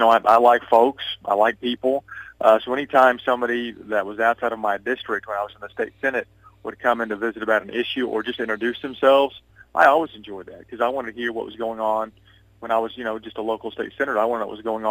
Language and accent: English; Enid, Oklahoma, United States; I just don't drive out of Bartlesville or drive out of my hometown of Enid and rearview mirror and say, okay, check a box.